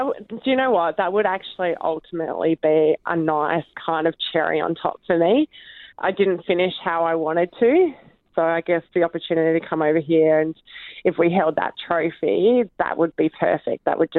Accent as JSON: {"language": "English", "country": "Australia", "said": "They've already bagged me for my accent, which is kind of a weird thing for me because I'm used to all the Pommies coming over to Oz and them having the funny accent, whereas now it's me."}